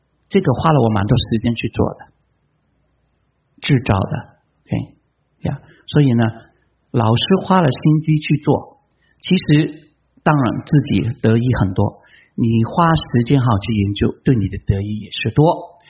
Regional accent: China; 就好像我们中国人已经不是炎王子孙了

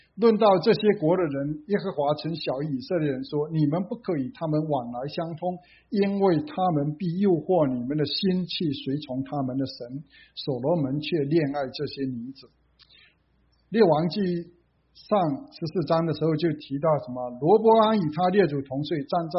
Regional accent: China; 我们也是有人翻译这个和合本啊，给我们中国人来读。

